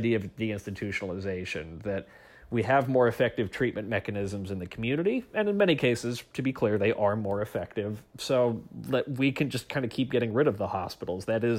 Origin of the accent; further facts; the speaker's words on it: Oregon, United States; I'm thinking about my home state, Oregon.